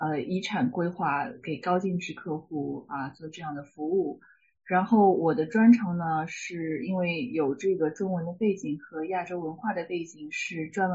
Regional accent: Suzhou, Jiangsu, China; moved away as an adult; also born or lived in Shanghai; now in United States; 我来自中国江苏苏州。上海读了大学之后呢，来到美国攻读法律博士。

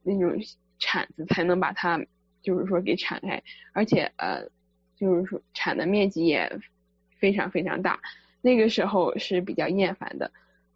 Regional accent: Beijing, China; 因为我从小是在北京长大的

